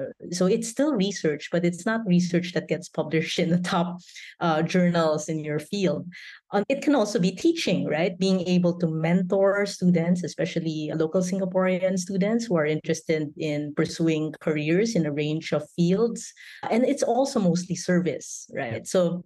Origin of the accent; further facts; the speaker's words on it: Philippines; I think that's probably because I come from the Philippines as well. So I myself am a migrant academic